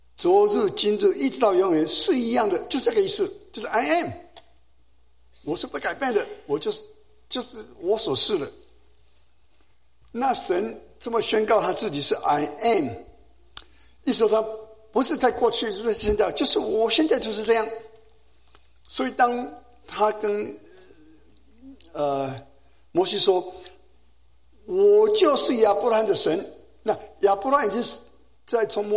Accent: China; now in United States; 他们就像好像我们中国人到美国了以后呢，以及我们第二代第三代都不讲中文，对不对？都讲英文

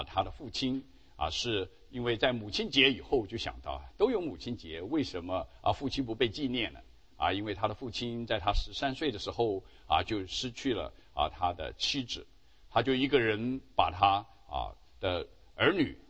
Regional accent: China; 这句话我们中国人啊不难接受

